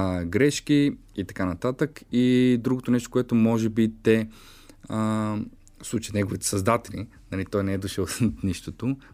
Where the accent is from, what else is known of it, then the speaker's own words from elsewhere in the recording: Plovdiv, Plovdiv Province, Bulgaria; примерно за град Пловдив, тъй като съм пловдивчанин.